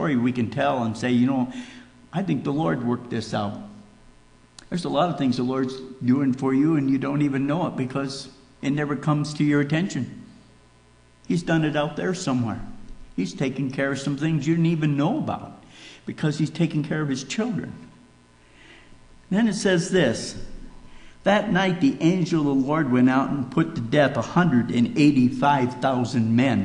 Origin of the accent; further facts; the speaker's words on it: Minnesota, United States; accent: Minnesotan; I came from Minnesota. I speak Minnesotan. You betcha.